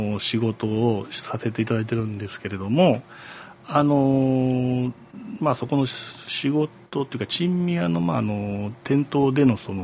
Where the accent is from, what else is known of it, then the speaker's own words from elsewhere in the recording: Hyogo, Japan; born there; moved away as an adult; now in Kyoto, Japan; 私は兵庫県の生まれなんです。で、学生の時に京都に来ましてですね